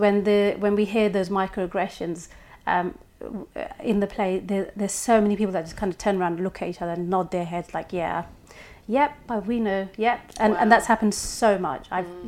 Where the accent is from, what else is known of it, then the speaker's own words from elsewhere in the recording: London, United Kingdom; the complexities of being a Londoner during a time such as when 7/7 happened, a lot of that came from my own experiences as well